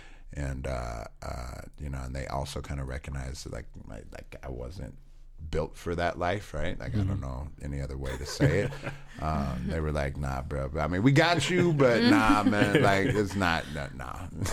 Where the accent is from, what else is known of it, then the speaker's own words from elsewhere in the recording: California, United States; And they knew, I mean, it's like they knew I was from California almost before I got there, I guess.